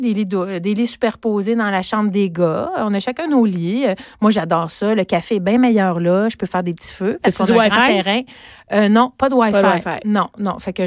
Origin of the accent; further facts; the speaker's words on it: Montreal, Quebec, Canada; Moi, je suis une Montréalaise. Je suis née à Montréal.